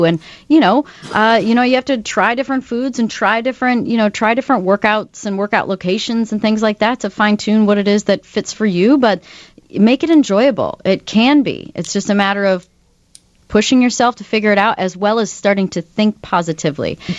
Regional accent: Roscoe, Illinois, United States; Okay. I grew up in Roscoe, Illinois, but I have a place downtown.

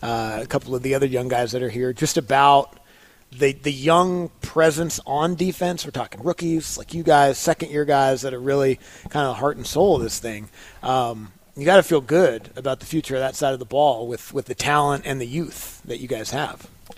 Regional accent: Seattle, Washington, United States; What was good for us growing up in Seattle was, like, wet pavement

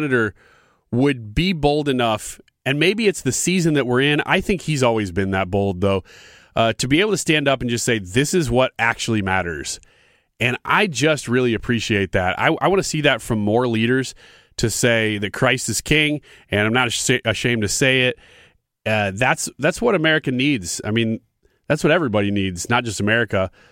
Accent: Illinois, United States; But I am from Illinois, and so I hope the best for Illinois

